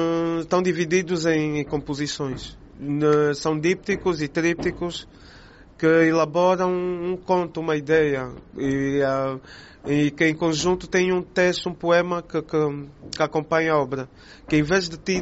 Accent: Luanda, Angola; Eu cresci quase toda a minha vida, tirando uns anos ou os outros que me afastei, mas cresci sempre na Baixa de Luanda e cresci com essa freneticidade da cidade, tu sabes, o barulho.

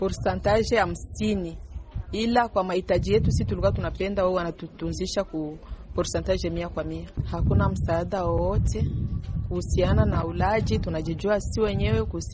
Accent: Uvira, South Kivu, DR Congo; moved away; Nilitokea Uvira, nilikuja mwisho wa mwaka 2002.

